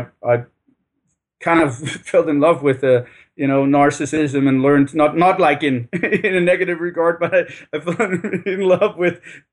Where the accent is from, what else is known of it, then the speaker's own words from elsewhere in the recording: Denmark; you're from Sweden, I'm from Denmark